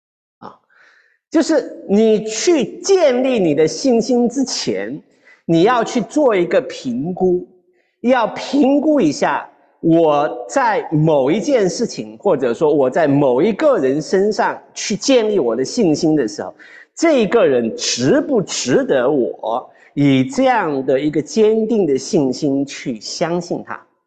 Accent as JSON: {"language": "Chinese", "region": "Zhejiang", "country": "China", "tie": "born or raised there", "said": "我在浙江长大，那浙江是一个沿海的一片的这个城市啊，"}